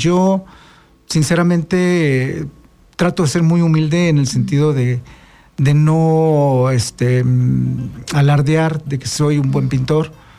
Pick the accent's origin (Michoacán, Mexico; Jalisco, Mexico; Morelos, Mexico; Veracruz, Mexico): Veracruz, Mexico; en algunos talleres de las Casas de Cultura de Veracruz, uh-huh. estado de donde yo soy originario